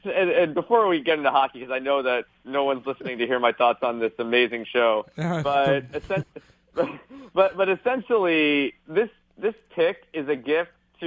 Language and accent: English; United States; I lived in Canada for a year and I loved it, and I'm from the United States